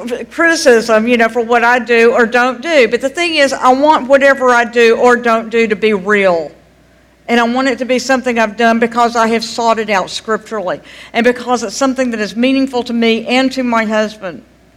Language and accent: English; United States; I'm glad I'm an American.